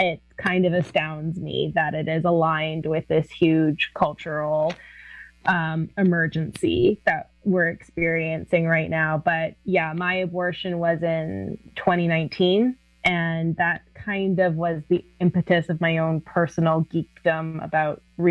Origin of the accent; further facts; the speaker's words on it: West Coast, Canada; growing up in Canada, growing up on the West Coast, having a very feminist mother, running in very progressive circles.